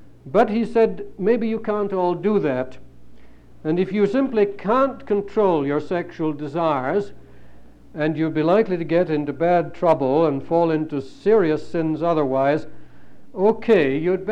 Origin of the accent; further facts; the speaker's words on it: United Kingdom; I call him Augustine because that's the British pronunciation, and I'm British.